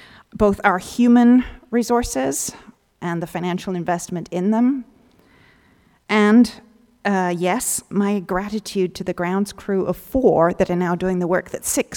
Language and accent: English; United Kingdom; You've heard of reading tea leaves, and I suppose as a British person I should be able